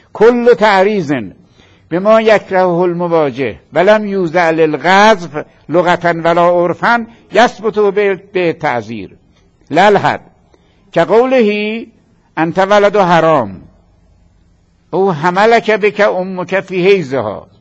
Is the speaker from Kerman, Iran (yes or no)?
no; Isfahan, Iran; اون مقدار که از لحجه اصفهانی، چون منم اصفهانیم میفهمم